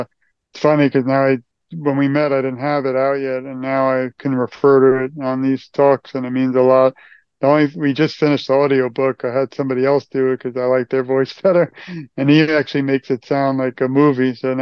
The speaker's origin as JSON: {"language": "English", "region": "New York", "country": "United States", "tie": "born or raised there", "said": "Growing up in New York, we had really nothing"}